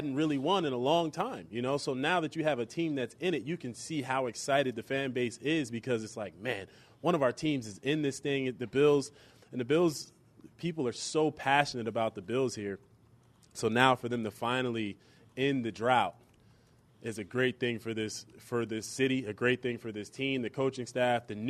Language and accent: English; New Jersey, United States; I come from New Jersey. I grew up a Giants fan. There's so many Giants fans, so many Jets fans there.